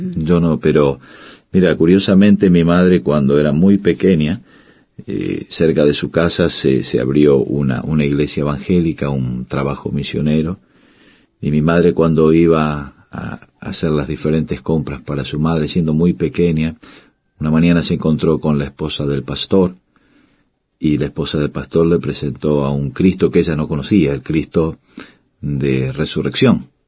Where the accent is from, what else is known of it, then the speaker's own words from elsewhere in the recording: Buenos Aires, Argentina; born there; Yo nací en Buenos Aires